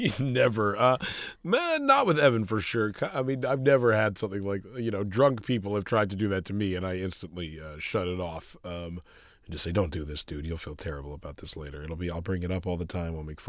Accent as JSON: {"language": "English", "town": "Vancouver", "region": "British Columbia", "country": "Canada", "tie": "born or raised there"}